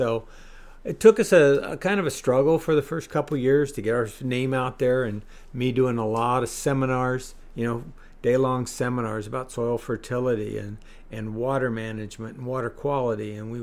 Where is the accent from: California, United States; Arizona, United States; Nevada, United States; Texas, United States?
California, United States; Modesto; along with some local things around my hometown here of Modesto, in and around, 40, 50 miles of here.